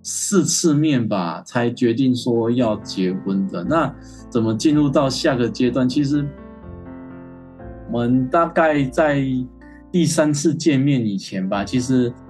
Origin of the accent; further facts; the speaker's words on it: Taiwan; 就我们台湾话就叫嘴丘啦